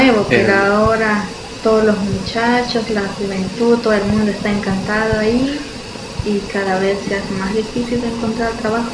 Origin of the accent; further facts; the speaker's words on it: Peru; De Perú, soy peruana.